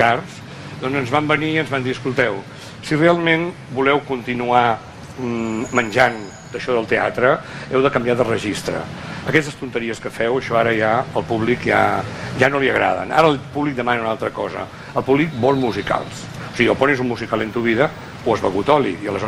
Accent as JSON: {"language": "Catalan", "town": "Sitges", "region": "Catalonia", "country": "Spain", "said": "som de Sitges"}